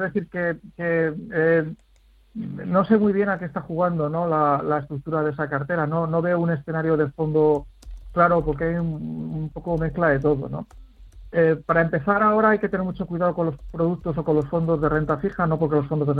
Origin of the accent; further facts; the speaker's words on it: Salamanca, Castile and León, Spain; Este paisano mío, porque yo también soy de Salamanca